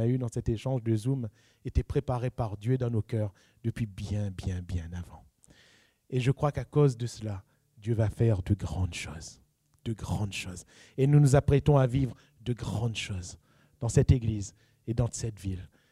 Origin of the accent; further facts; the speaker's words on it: Réunion, France; Nous sommes réunionnais et la Réunion est connue dans le monde francophone, français, est connue pour sa générosité.